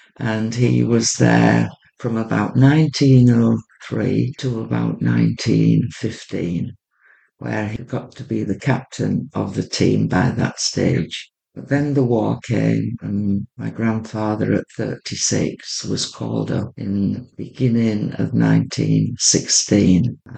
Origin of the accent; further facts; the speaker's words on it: England, United Kingdom; born there